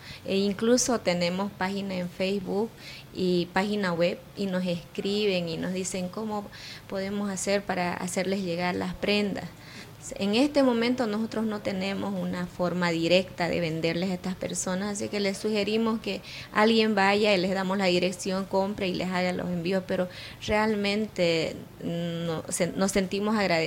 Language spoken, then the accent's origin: Spanish; Cotagaita, Potosí, Bolivia; born there; now in Santa Cruz, Bolivia; Yo soy nacida en Potosí, en la provincia Norchichas de Potosí, en la capital de la provincia Norchichas, que se llama Cotagaita, es en el sur de Potosí.